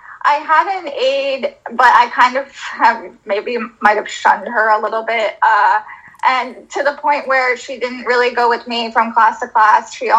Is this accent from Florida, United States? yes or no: yes; Florida, United States; now in Philadelphia, United States; I'm originally from Florida.